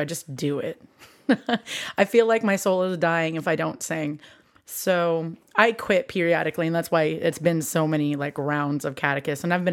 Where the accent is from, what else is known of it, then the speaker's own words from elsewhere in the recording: Iowa, United States; Iowa. Northeast corner farm. That's where I've licked all the rocks.